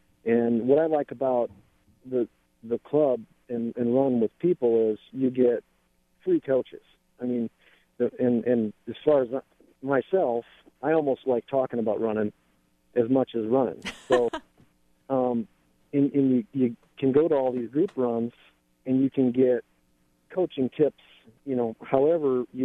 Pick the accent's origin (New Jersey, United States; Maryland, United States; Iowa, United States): Iowa, United States; Cedar Rapids; And I'm actually from Cedar Rapids, and my wife is president of the Cedar Valley Running Association.